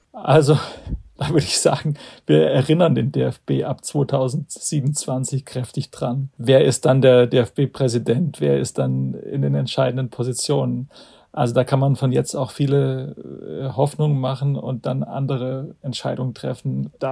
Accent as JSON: {"language": "German", "town": "Frankfurt", "region": "Hesse", "country": "Germany", "said": "wir beide Frankfurter gewissermaßen"}